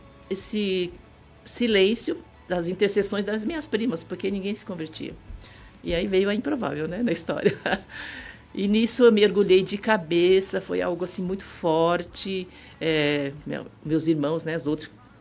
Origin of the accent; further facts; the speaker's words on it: Paraguay; Não, não, eu sou a paraguaia da história.